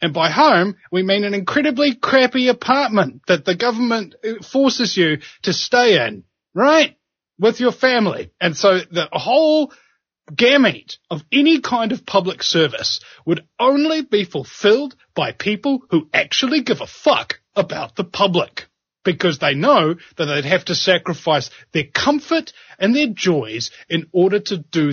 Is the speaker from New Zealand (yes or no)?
yes; New Zealand; that's why I have an American talk show when I'm a New Zealander